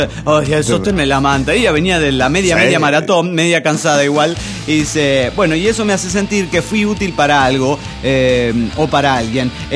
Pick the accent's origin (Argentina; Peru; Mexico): Mexico; Puebla; de Puebla, México.